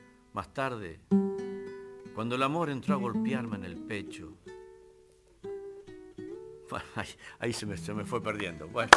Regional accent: Temperley, Buenos Aires Province, Argentina; also born or lived in Vicente López; now in Cardales, Argentina; Mi padre es de los Cardales. Yo me crié en el barrio San José de Temperley. Ahí, vuelvo a repetirte, llenos de paraguayos, correntinos, catamarqueños, santiagueños.

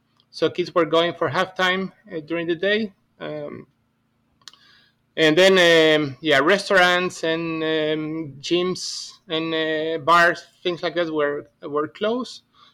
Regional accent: Ecuador; English is a second language; also born or lived in Buenos Aires, Argentina / United States; now in Reykjavik, Iceland; So I'm originally from Capital Federal, from Buenos Aires, although I live... I basically grew up in Ecuador, and then I also live many years in the U.S.

